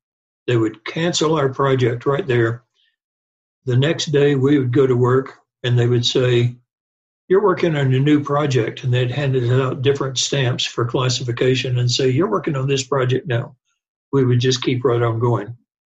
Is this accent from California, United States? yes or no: no; Texas, United States; You can tell I'm a Texan.